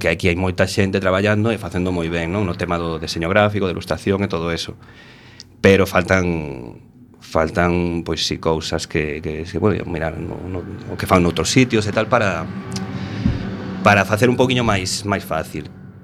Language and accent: Galician; A Coruña, Galicia, Spain; Bueno, eu marchei de Coruña, voltei.